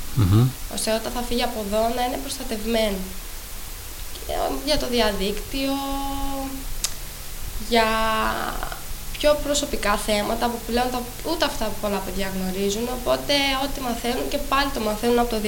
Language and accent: Greek; Halki, South Aegean, Greece; επειδή εμείς μεγαλώσαμε στη Χάλκη σε άλλη εποχή από τα παιδιά που μεγαλώνουν τώρα